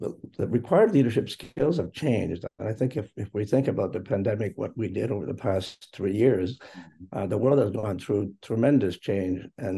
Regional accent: Ontario, Canada; I was born and raised in Eastern Ontario, so I've always lived in Canada.

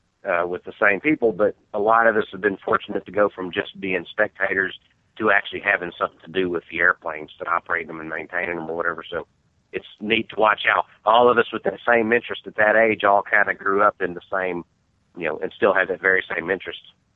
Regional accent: Snyder, United States; it's funny growing up in Snyder, which didn't have a whole lot of folks in it.

